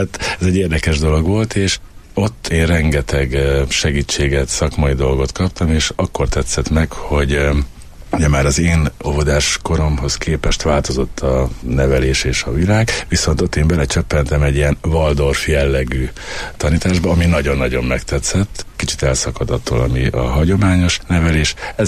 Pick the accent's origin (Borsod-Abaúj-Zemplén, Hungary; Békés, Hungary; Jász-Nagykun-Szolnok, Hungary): Borsod-Abaúj-Zemplén, Hungary; Sárospatak; és utána, mivel Sárospataki vagyok, belefért az időmbe